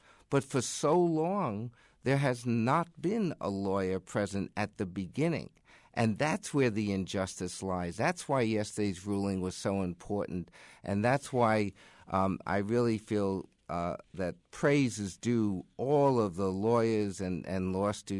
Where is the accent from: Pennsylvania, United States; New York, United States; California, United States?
New York, United States; New York City; I come from New York City, where we had about 450 lawyers to cover the five boroughs.